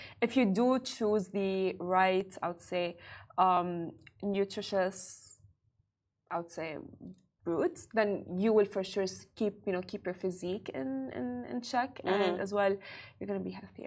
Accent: Dubai, United Arab Emirates; because being born here in Dubai and not growing up in Syria, we don't know the culture as much as Syrians.

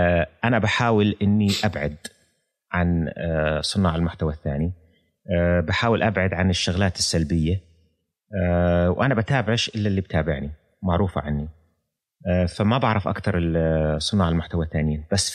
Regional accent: Jordan; بس أنا لأني أردني

